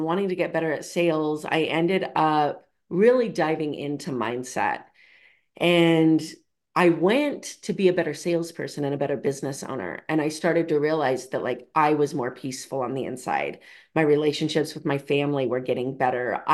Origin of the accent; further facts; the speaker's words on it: Idaho, United States; So I grew up in Idaho. I grew up in Southern Idaho.